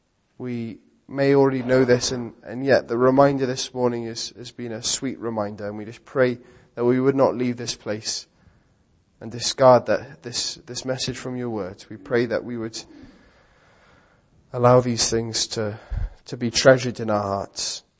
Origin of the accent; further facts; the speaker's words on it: London, United Kingdom; And I grew up in London, so the way it happened to be, we often would see celebrities